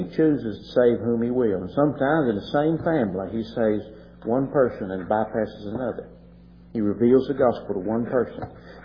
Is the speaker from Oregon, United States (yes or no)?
no; Virginia, United States; I'm a Virginian. If the Civil War were now, Don Gray. I'm from Virginia, and that's just it.